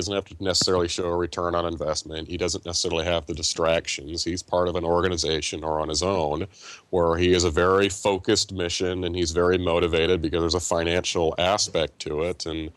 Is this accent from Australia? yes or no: no; Des Moines, Iowa, United States; Not that long ago in my hometown of Des Moines, the local Catholic diocese got nicked for $600,000.